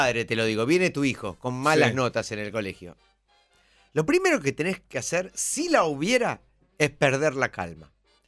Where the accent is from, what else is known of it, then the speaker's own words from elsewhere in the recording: United States; Yo, como norteamericano, me voy a poner responsable